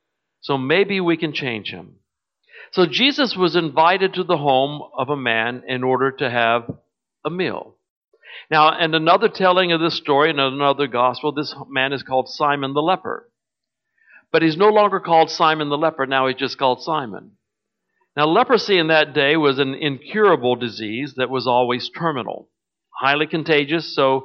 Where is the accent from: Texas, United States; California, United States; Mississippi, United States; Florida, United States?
Texas, United States; But I'm a Texan. Your winters are killing me, man.